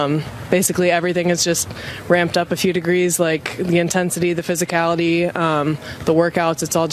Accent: Columbus, Ohio, United States; I was born and raised in Columbus, Ohio, but both my parents were born and raised here

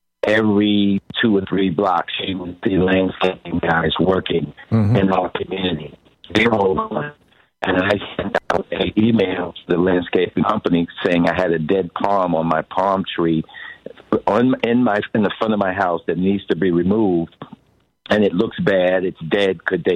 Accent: Seattle, Washington, United States; You know, I grew up in Seattle. I was, in a suburb of Seattle.

